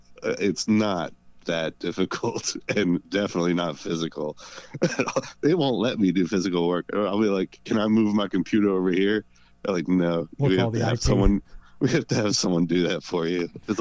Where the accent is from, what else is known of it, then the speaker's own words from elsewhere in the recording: Baltimore, Maryland, United States; I grew up in Baltimore City